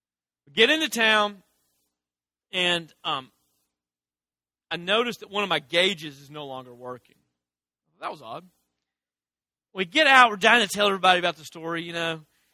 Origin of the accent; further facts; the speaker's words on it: Dresden, Tennessee, United States; When I was 17, I grew up in Dresden, Tennessee. As you probably have assumed by the fact that you've never heard of it, there's nothing to do there.